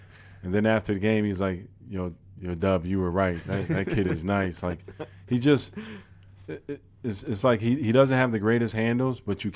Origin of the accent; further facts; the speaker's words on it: New York, United States; I'm from New York. Not that I'm from New York City, but being from New York State and being like the hometown kid, I loved it.